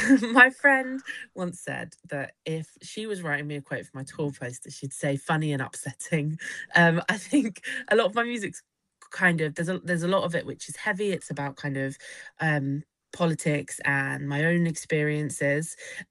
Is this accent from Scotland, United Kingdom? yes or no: no; East of England, United Kingdom; now in Leeds, United Kingdom; But I grew up in Bedfordshire, and kind of, I think because of touring, I feel like I'm based in Leeds